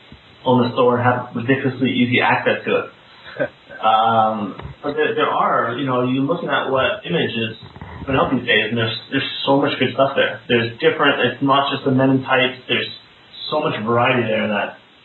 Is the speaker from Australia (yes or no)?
no; Canada; I'm Canadian, I'm Jewish